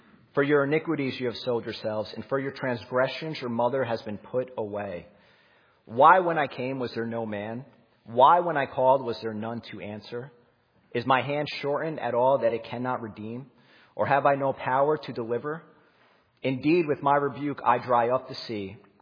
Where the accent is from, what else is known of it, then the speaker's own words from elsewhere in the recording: New Jersey, United States; So we're from New Jersey. And never been up to Long Island.